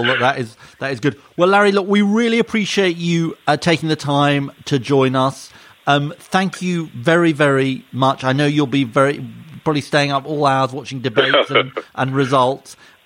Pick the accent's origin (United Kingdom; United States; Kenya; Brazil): United Kingdom; Yorkshire and the Humber; the distance from my hometown in Yorkshire to Shenzhen, is a distance of nearly 11,400 miles.